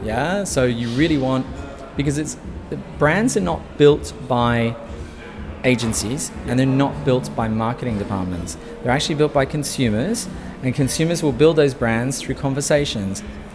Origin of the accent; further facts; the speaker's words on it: Australia; So I'm Australian.